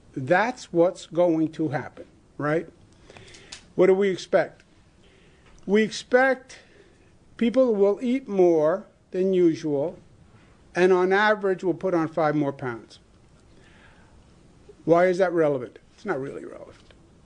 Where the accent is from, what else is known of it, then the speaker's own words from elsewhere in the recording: Queens, New York, United States; Just because Hollis, Queens has a high infection rate, it's my hometown, I can say it, doesn't mean all of Queens has to close down